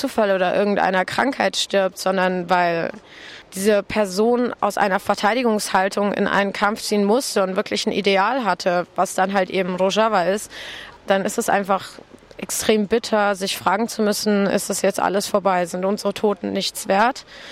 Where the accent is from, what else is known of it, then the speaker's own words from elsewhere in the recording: Iraq; ich bin selber Kurdin aus dem Irak.